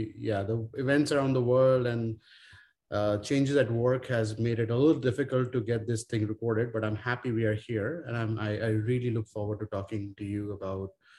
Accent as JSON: {"language": "English", "town": "Amritsar", "region": "Punjab", "country": "India", "tie": "born or raised there", "also_born_or_lived": "New Delhi", "said": "I was born in India in 1980."}